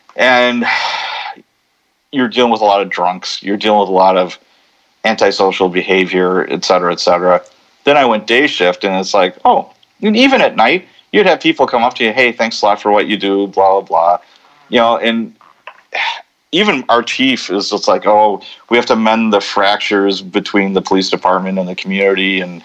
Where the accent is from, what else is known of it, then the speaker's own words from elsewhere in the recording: Chicago, Illinois, United States; But I grew up in Chicago as a kid, and our neighbors, the cops were doing a search warrant